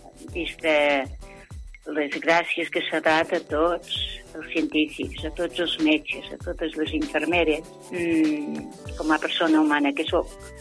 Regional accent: Claravalls, Catalonia, Spain; de Claravalls

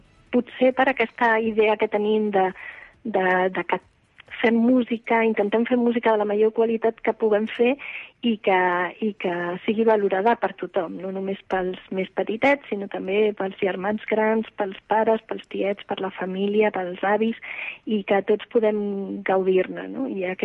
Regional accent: Andalusia, Spain; also born or lived in Barcelona; jo vaig néixer a Barcelona, però als 3 anyets vaig marxar cap a Andalusia, cosa estranya, perquè passava del revés a la meva època, que els andalusos venien cap aquí, però jo vaig fer del revés amb la meva família.

